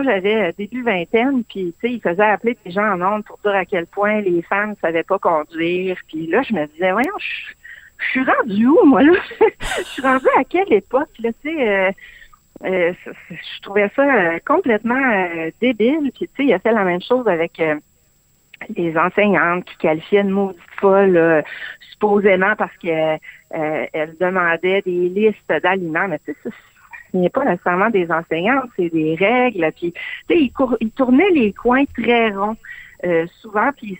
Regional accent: Quebec, Canada; quand je suis arrivée à Québec, moi je suis originaire du Saguenay

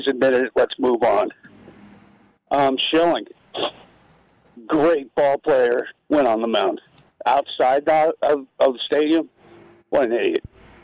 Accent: Oakland, California, United States; As far as the Hall of Fame, I grew up in Oakland, saw those three straight World Series

